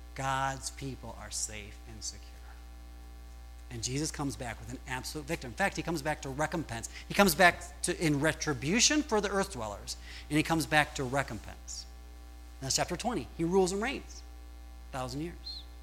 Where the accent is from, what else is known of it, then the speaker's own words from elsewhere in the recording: Toledo, Ohio, United States; My pastor growing up in Toledo, Ohio, was blind at the end of his life.